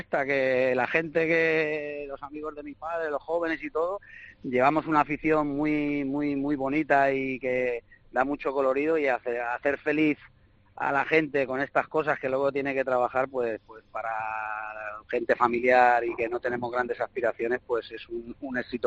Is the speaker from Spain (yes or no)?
yes; Porreres, Balearic Islands, Spain; yo voy porque es mi pueblo, o sea, yo me considero de ahí, tengo una casa ahí.